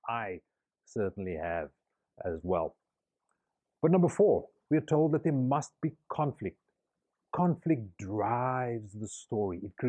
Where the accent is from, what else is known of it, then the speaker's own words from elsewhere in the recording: Cape Town, Western Cape, South Africa; born there; I was born in Cape Town, South Africa, during the time of apartheid.